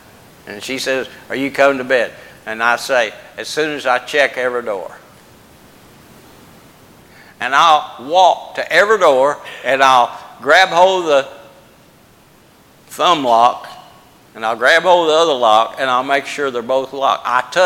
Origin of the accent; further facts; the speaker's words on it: Brookport, Illinois, United States; when I grew up in Brookport, Illinois, the big town of Brookport, we didn't lock any of our doors.